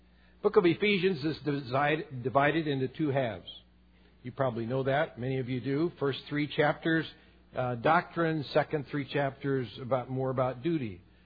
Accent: Portland, United States; When I was growing up in Portland, we lived in a great big old family house that where my mother had grown up, not too terribly far from here

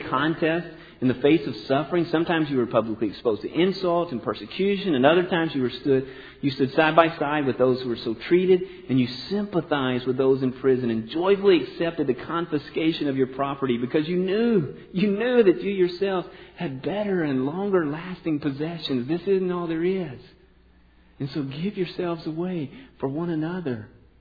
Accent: Louisiana, United States; accent: Cajun; And growing up in Louisiana, I can go Cajun pretty quickly if I'm talking with somebody.

